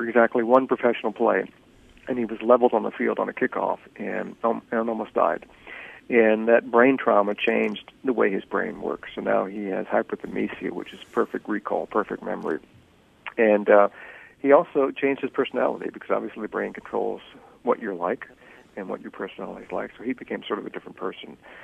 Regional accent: Virginia, United States; You know, I grew up in Virginia, and I was a little kid who always was telling tall tales and yarns and liked stories.

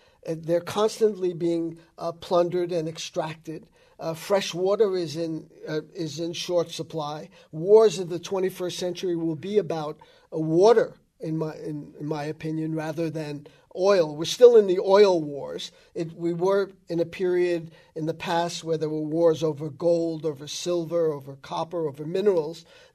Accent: Colorado, United States; Tell me about it. I'm from Colorado.

